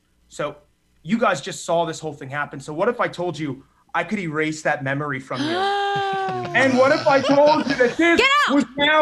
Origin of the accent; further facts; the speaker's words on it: New Jersey, United States; I grew up in New Jersey.